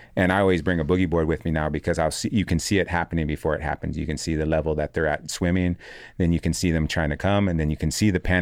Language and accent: English; Hawaii, United States; I grew up in Hawaii, so we use a lot of currents, and even when I was a young age and you'd see people get caught in riptides